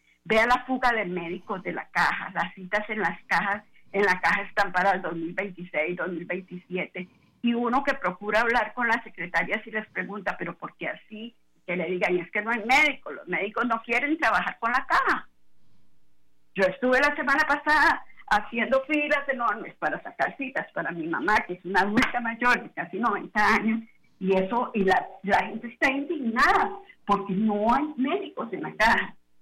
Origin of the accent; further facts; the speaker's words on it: Costa Rica; Entonces, ¿qué es lo que nosotros como costarricenses, yo pienso que es lo que tenemos que hacer?